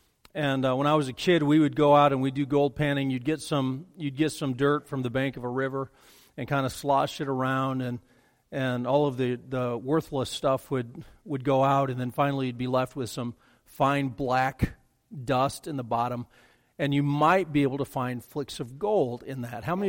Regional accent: Colorado, United States; Most of you know that I grew up in Colorado

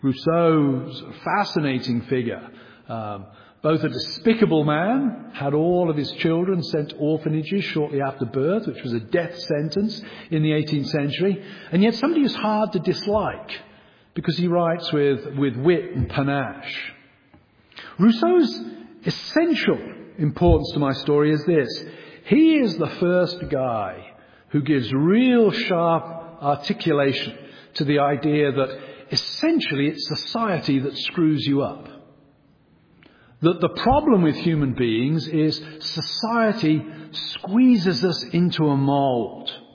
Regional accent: England, United Kingdom; It's the very opposite of being English in some ways. You know, Englishmen of my generation, the whole point of being English was you never express outwardly that which you feel inwardly.

